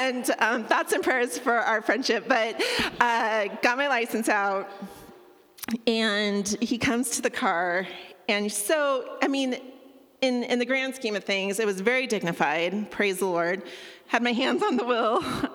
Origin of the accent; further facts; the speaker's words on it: California, United States; I grew up in California, driving on the 210 freeway